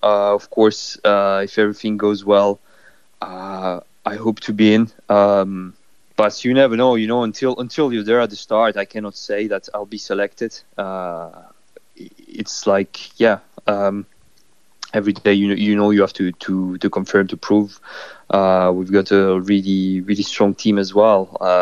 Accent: France; I grew up in France, and I've always seen that.

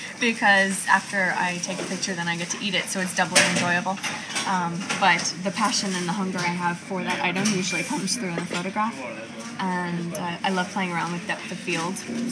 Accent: Washington, District of Columbia, United States; accent: American; moved away as an adult; also born or lived in Philadelphia / Seattle / California; now in Ireland; Originally Washington, D.C., by way of Philadelphia, Seattle, California.

